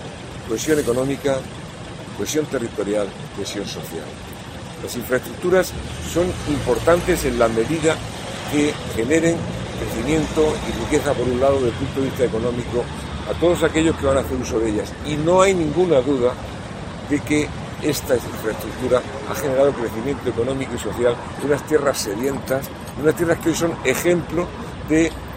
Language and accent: Spanish; Region of Murcia, Spain; Tantos elementos que significan nuestra identidad como murcianos